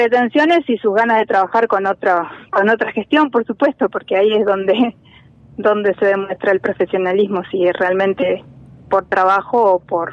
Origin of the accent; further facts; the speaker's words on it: Ingeniero Huergo, Río Negro, Argentina; somos nacidas y criadas en Huergo, tenemos algo en común